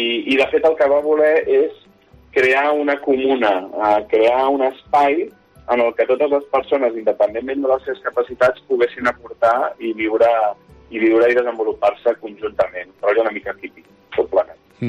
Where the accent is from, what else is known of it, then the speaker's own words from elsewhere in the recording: Barcelona, Catalonia, Spain; moved away as an adult; now in Penedès, Spain; Jo soc nascut a Barcelona. Jo soc del barri de Sants. Soc barrionalista, de fet. I de fet, vaig viure allà fins als 26 anys. I després vaig venir cap aquí al Penedès. Jo actualment visc al Penedès, jo no visc a Vallbona.